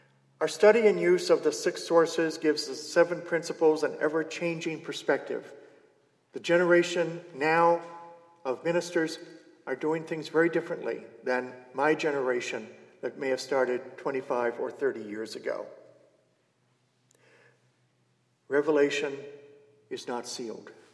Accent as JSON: {"language": "English", "region": "New England", "country": "United States", "said": "That makes the New Englander in me cringe. Because, as I said, I'm from New England."}